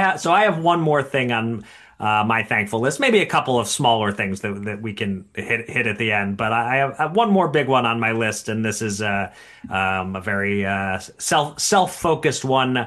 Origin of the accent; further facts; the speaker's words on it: Pennsylvania, United States; my home state of Pennsylvania